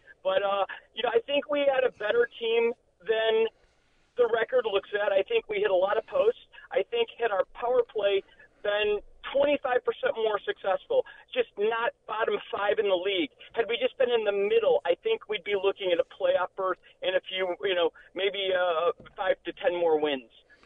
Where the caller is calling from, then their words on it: Tampa, Florida, United States; Calling from Hockey Town, USA, Tampa. I'm really excited that I get to go see my hometown Sabres today.